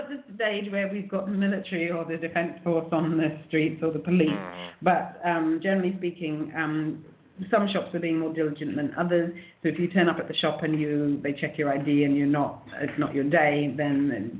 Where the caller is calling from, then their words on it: Barbados; So I'm calling from Barbados, island in the Eastern Caribbean